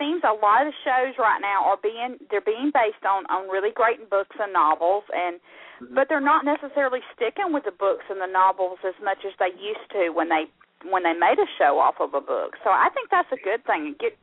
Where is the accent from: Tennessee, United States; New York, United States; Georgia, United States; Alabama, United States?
Georgia, United States; accent: southern twang; Well, thank you very much. I am from Georgia, so I do have my southern twang going on.